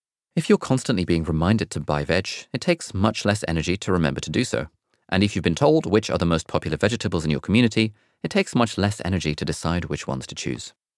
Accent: United Kingdom; In my home country, Britain, this is usually referred to as CBA

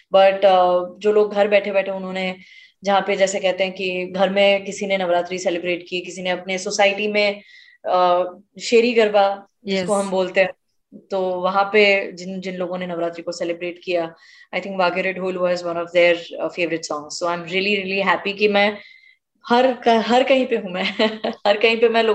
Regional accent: Gujarat, India; मैं एक गुजराती हूँ

